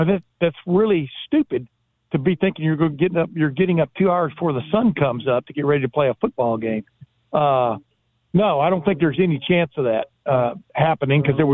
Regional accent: Texas, United States; When I grew up down in Texas, it was a Red River Shootout

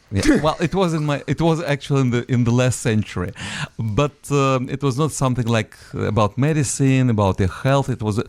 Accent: Moscow, Russia; English is a second language; moved away as an adult; now in New York, United States; Well, originally from Moscow, from Russia.

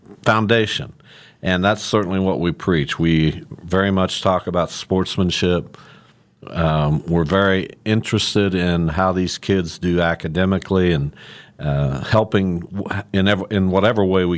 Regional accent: Derby, Kansas, United States; I grew up in Derby. I moved there with my family when I was 2 years old and graduated from Derby High School in 1973 and loved that community, loved its small-town nature at the time.

